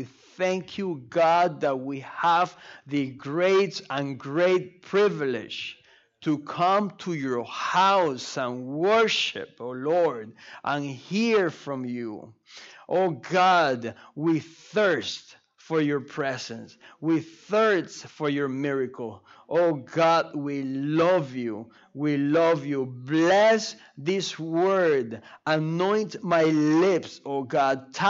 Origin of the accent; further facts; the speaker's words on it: Venezuela; English is a second language; now in Quebec, California, United States; I have an accent. So I'm from Venezuela. I grew up there. I came to Canada, and now I moved to Quebec, and now it's all a mess in my mind. It's just French, English, I don't know, Spanish